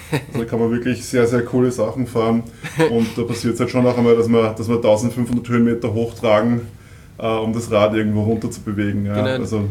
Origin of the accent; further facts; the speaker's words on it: Kirchdorf an der Krems, Upper Austria, Austria; Naja, ich komme aus Kirchdorf an der Krems, wo ich tatsächlich, glaube ich, mit 13 Jahren damals